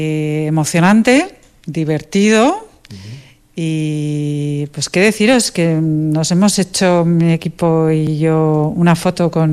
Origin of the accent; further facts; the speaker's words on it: Irún, Basque Country, Spain; born there; now in Pamplona, Spain; yo nací en Irún, mi familia materna es de Irún, pero vivo en Pamplona por temas laborales